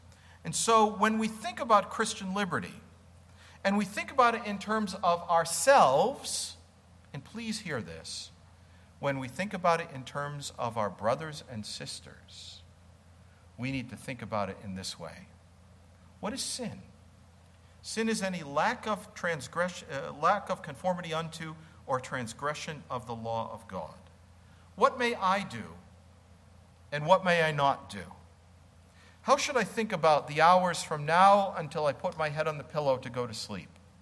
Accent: Massachusetts, United States; I grew up in New England. I'm from Massachusetts. You said I wasn't a Southerner. I'm not.

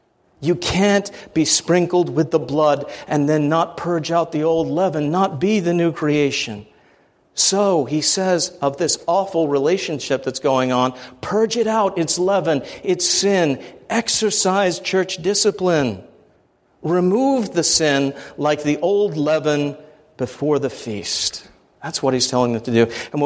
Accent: New Jersey, United States; Growing up in New Jersey, I knew more homosexuals than Christians.

